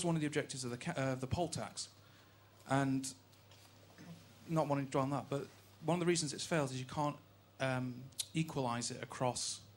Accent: South East England, United Kingdom; I'm from Kent

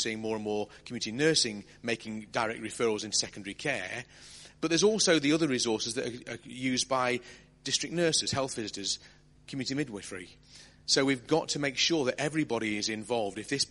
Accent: Wallasey, North West England, United Kingdom; I'm from Wallasey. That's the... All right, I'm on the Riviera side of the Mersey.

